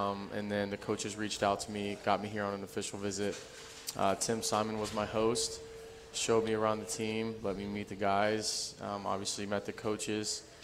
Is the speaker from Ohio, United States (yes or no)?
yes; Fairborn, Ohio, United States; Yeah, so to start off, I'm from Fairborn, Ohio, a local kid.